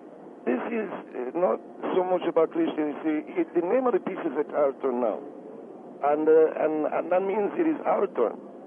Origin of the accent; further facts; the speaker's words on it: Egypt; now in United States; I'm from Egypt. I love this country, but I'm not really Arab American. I'm Arab, an Egyptian